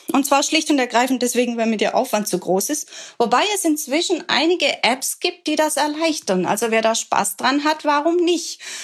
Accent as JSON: {"language": "German", "region": "Baden-Württemberg", "country": "Germany", "said": "Ich bin ja als Schwäbin zur Sparsamkeit erzogen"}